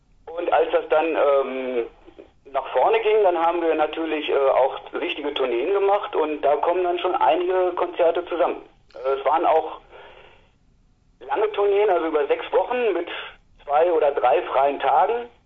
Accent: Hanover, Lower Saxony, Germany; Wir kommen aus Hannover, ja.

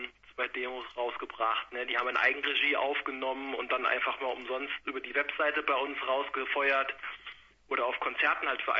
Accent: Hesse, Germany; Also wir kommen ja aus Hessen

